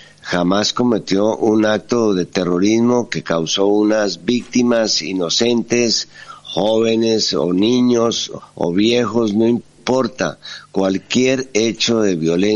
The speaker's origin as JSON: {"language": "Spanish", "country": "Colombia", "said": "se los digo como colombiano que durante 50 años ha vivido y ha sufrido el conflicto"}